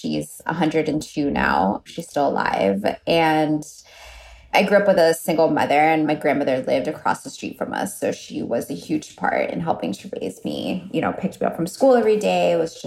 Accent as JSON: {"language": "English", "town": "Miami", "region": "Florida", "country": "United States", "tie": "born or raised there", "said": "I grew up in Miami, but I also just grew up feeling very different from a lot of the people around me too"}